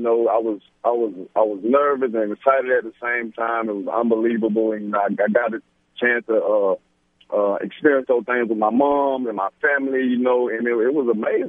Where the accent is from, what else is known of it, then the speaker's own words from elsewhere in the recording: Pahokee, Florida, United States; It developed growing up in Pahokee, Florida.